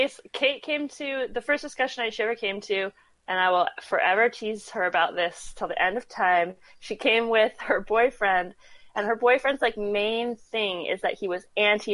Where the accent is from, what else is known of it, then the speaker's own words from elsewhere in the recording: Salt Lake City, Utah, United States; But yeah, so I got to BYU and I grew up in Salt Lake. But even though I grew up in Salt Lake, I didn't understand how weird Provo, Utah was.